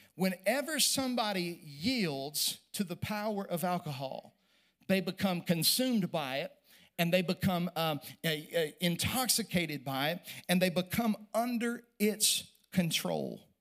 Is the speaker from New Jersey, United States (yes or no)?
no; Oklahoma, United States; I'm from Oklahoma. It was 35 miles an hour today at my house. We understand the wind.